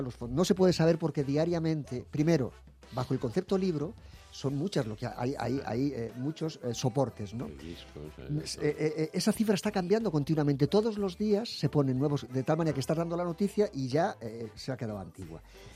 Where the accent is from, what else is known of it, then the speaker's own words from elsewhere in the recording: Spain; cómo somos los españoles.